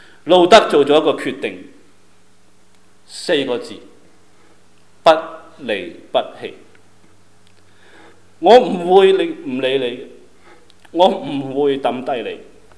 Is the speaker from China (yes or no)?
yes; China; now in United States; 我们离开我们的家乡来到美国，但是好像现在中国挺好，美国麻麻地。